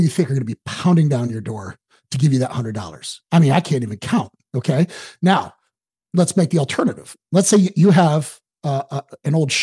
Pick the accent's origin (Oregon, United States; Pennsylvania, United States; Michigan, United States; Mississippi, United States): Michigan, United States; Detroit; My biggest problem growing up, I grew up in Metro Detroit, had an incredible family.